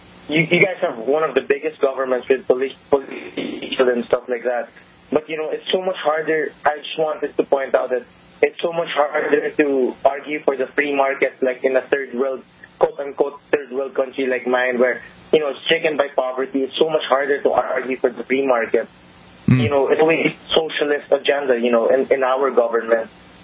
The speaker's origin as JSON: {"language": "English", "country": "Philippines", "said": "I'm from the Philippines. I'm not sure how many people you get from outside U.S., like callers."}